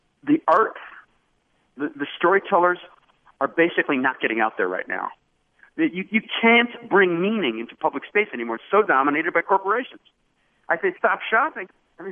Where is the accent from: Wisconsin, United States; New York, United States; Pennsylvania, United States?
New York, United States; That's the way you Broadway plays in New York, back in my hometown.